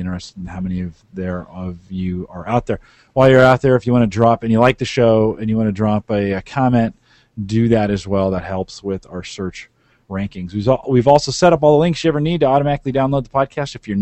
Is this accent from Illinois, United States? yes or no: no; San Jose, California, United States; now in Nebraska, United States; It's a lot like I grew up in San Jose, California.